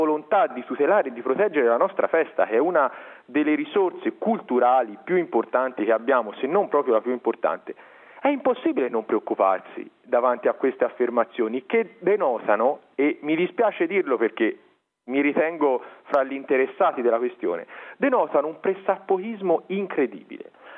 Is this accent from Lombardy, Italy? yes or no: no; Siena, Tuscany, Italy; proprio perché da senese amo la mia città, amo la mia festa